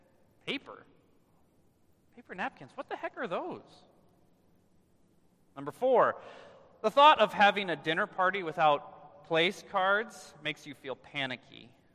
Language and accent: English; Nebraska, United States; And I grew up in Nebraska next to Wahoo, Nebraska